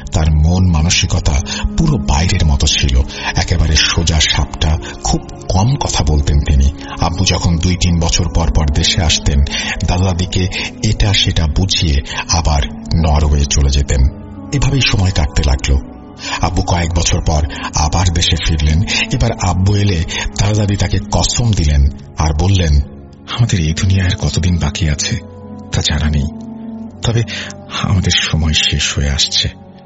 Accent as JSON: {"language": "Bangla", "town": "Chittagong", "region": "Chittagong Division", "country": "Bangladesh", "tie": "born there", "said": "আমার জন্ম চট্টগ্রামের আগ্রাবাদ এলাকার কোন একটা স্থানে।"}